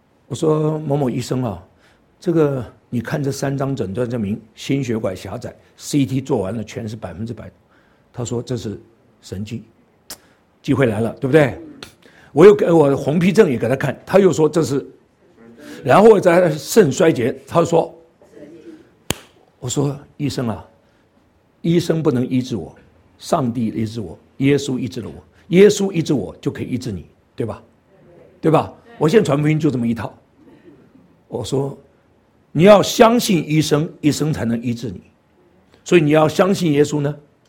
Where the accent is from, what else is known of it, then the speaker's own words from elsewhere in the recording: Guangdong, China; 因为我是广东人， 我们天上飞的除了飞机都吃的。